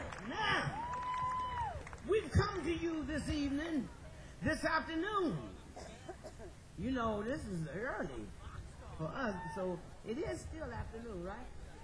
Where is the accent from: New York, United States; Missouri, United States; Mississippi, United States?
Mississippi, United States; You're right next door to my hometown, Mississippi.